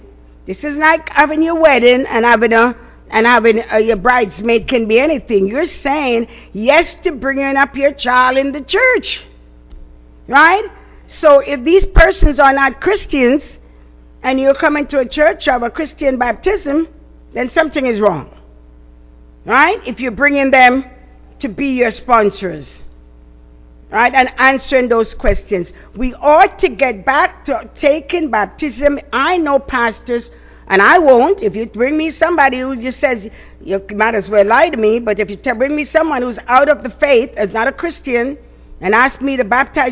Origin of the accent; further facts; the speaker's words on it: England, United Kingdom; when I grew up in church in England